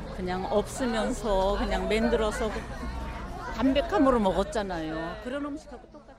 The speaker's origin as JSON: {"language": "Korean", "town": "Cheorwon", "region": "Kangwon", "country": "North Korea", "lives_now": "South Korea", "said": "45년생이니까 이북 출신이거든요. 철원 쪽."}